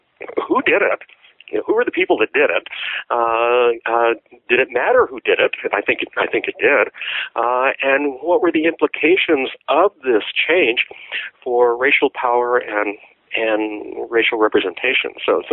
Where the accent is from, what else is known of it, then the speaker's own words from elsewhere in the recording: Texas, United States; I was growing up in Texas in the 1950s and 60s, and I saw many of the changes that I talk about in my book take place before my very eyes.